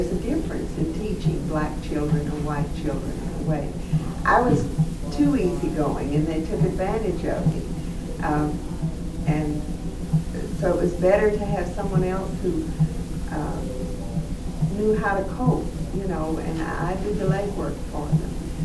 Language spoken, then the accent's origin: English; Texas, United States; We come from Texas.